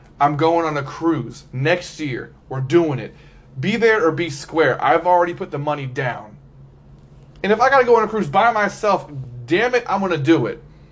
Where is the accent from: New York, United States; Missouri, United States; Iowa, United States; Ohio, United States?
Missouri, United States; Liberty; I grew up in Liberty, a little suburb of Kansas City.